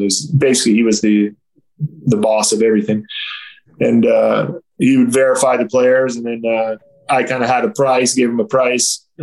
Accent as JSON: {"language": "English", "country": "United States", "said": "And obviously, he's French. I'm American."}